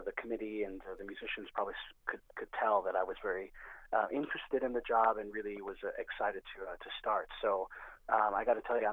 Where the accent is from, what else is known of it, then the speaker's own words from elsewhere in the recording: New York, United States; born there; I mean, I have a Hispanic background. I'm American. You know, I was born in New York. But I do speak Spanish fluently